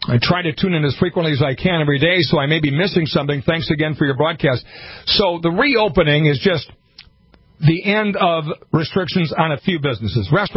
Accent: Montevideo, Minnesota, United States; I grew up in Montevideo, Minnesota with a municipal liquor store.

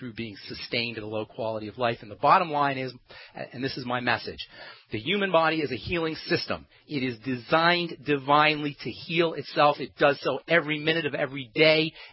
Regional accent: New Jersey, United States; I only tell that to good friends, by the way, that I'm from Jersey. people make assumptions about us Jerseyites.

